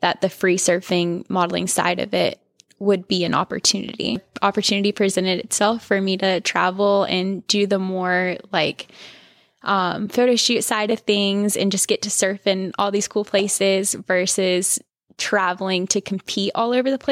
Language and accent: English; North Carolina, United States; moved away as an adult; also born or lived in California; I was obviously born and raised in North Carolina, and when I was about 18, just shortly after I turned 18, I had gone through this stuff and started praying